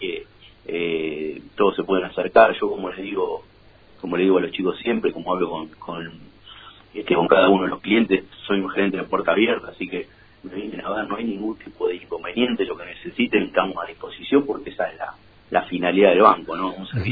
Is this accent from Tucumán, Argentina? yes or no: no; Buenos Aires, Argentina; Yo soy porteño, vivo en Devoto